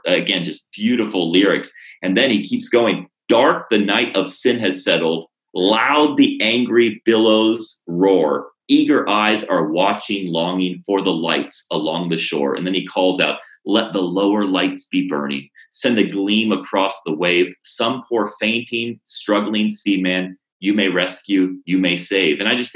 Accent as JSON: {"language": "English", "country": "Senegal", "tie": "born or raised there", "said": "And we grew up in West Africa and Senegal. And so I didn't grow up in an English-speaking country."}